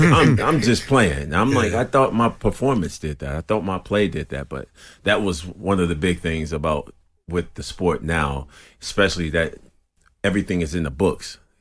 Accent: Chicago, Illinois, United States; Well, I'm from Chicago.

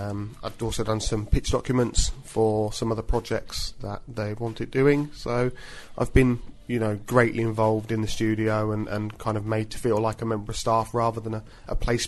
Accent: Huddersfield, Yorkshire and the Humber, United Kingdom; Off back up to my hometown of Huddersfield

